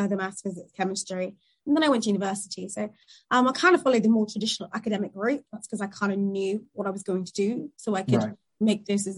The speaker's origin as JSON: {"language": "English", "country": "Nigeria", "tie": "born or raised there", "said": "growing up in Nigeria at the time, a developing nation"}